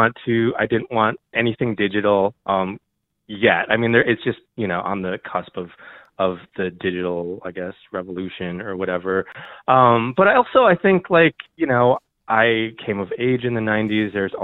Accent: North Dakota, United States; I grew up in North Dakota where it's like flat and it's like wheat fields or like just dirt

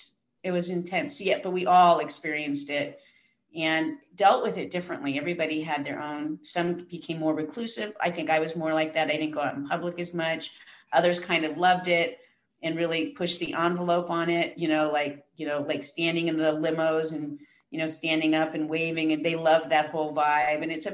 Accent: New York, United States; Well, it took me a long time to splurge because I came from New York

